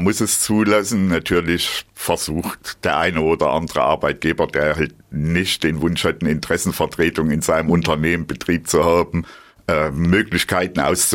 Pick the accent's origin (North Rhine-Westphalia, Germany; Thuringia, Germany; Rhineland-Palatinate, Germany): Thuringia, Germany; Und mich hat es wieder zurück nach Thüringen in mein Heimatland verschlagen.